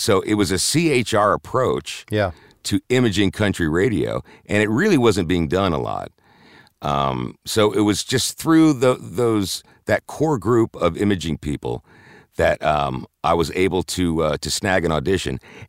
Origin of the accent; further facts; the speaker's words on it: Harrisburg, Pennsylvania, United States; Here I come out of nowhere from Harrisburg, Pennsylvania. No one's ever heard of me.